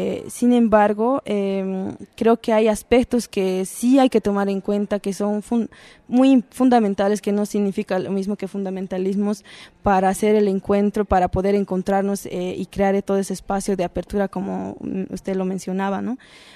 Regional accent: Bolivia; soy de Bolivia, de la Asamblea Feminista.

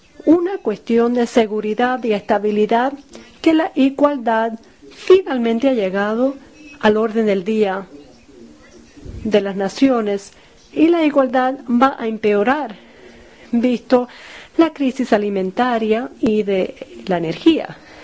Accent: Kenya; Yo vengo de Kenia.

